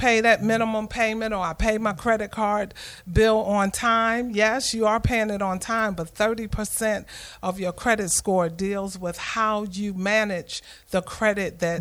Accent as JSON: {"language": "English", "town": "Baltimore", "region": "Maryland", "country": "United States", "said": "I remember going to college my freshman year, coming to Atlanta. I'm from Baltimore, by the way."}